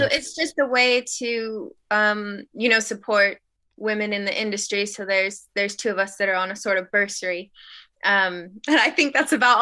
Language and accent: English; Alaska, United States; I grew up on boats. I grew up in Alaska. I was there throughout part of elementary school. So I spent quite a bit of time on boats.